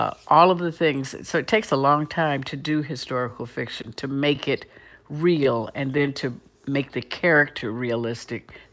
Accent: Cleveland, Ohio, United States; I grew up in Cleveland, Ohio, big city.

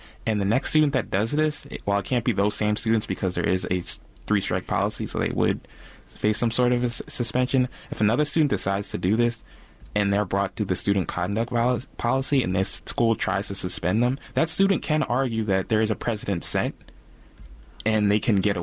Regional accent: New Jersey, United States; now in Washington, United States; I'm originally from New Jersey. Shout out to New Jersey. And I always tell her I love the city of Washington, D.C.

